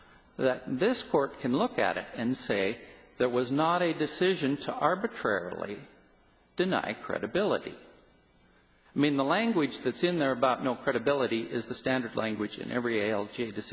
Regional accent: Montana, United States; I'm from Montana. It's like the traffic here. It drives me crazy. Why is that? I'm not used to it.

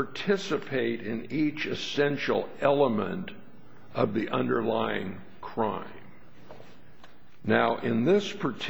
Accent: Fresno, California, United States; I'm an attorney from Fresno, California

